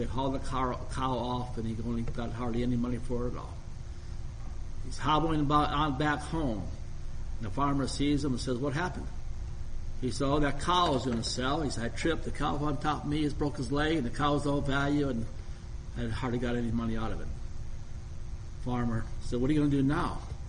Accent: Detroit, Michigan, United States; But you people here know that I'm from Detroit. I'm from the big city.

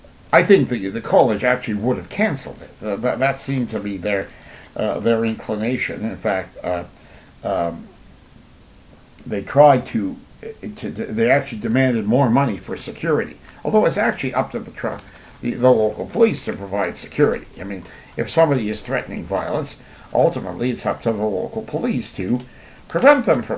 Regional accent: Hamilton, Ontario, Canada; here in my hometown of Hamilton.

